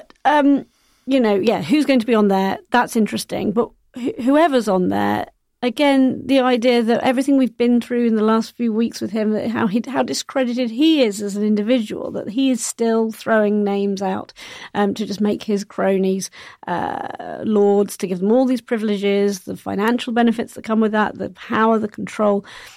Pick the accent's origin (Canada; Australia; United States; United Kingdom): United Kingdom; As British people, we are quite resistant to change